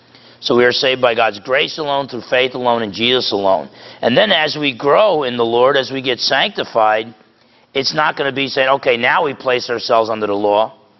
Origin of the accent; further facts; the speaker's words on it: New Jersey, United States; I grew up in New Jersey. I don't like to turn the other cheek.